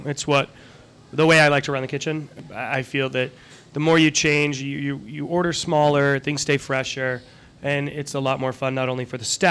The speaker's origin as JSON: {"language": "English", "region": "Rhode Island", "country": "United States", "tie": "born or raised there", "lives_now": "California, United States", "said": "Born and raised in Rhode Island, yes."}